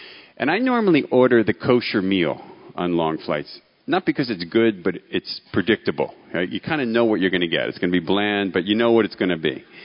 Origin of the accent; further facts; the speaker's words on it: New Jersey, United States; from New Jersey.